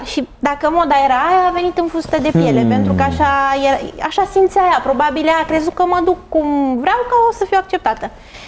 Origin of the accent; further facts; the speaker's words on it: Italy; Noi am crescut în Italia, acolo erau mai multe biserici adventiste, neoprotestante